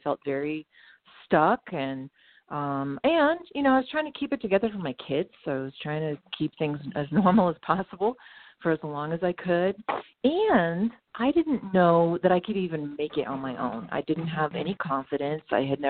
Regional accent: Pennsylvania, United States; I grew up in Western Pennsylvania, small town girl, kind of a narrow background

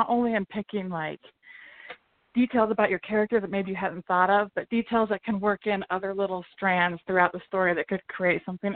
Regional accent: Oregon, United States; My hometown, the town I grew up in Oregon, they found out and they did a newspaper piece on me, and they wanted to call my parents to interview them.

